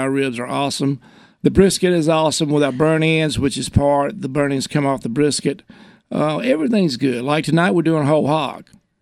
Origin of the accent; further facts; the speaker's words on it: Unadilla, Georgia, United States; I'm the mayor of my hometown, Unadilla, Georgia.